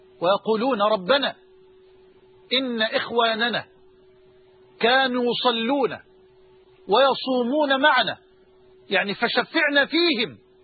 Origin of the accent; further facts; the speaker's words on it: Egypt; وأسأل الله جل وعلا أن يجعل بلدنا مصر أمنا أمانا